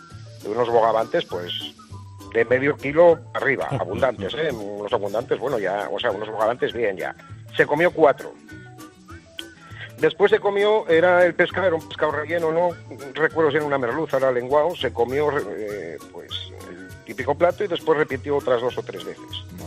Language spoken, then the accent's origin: Spanish; Asturias, Spain; sobre todo aquí en Asturias, soy asturiano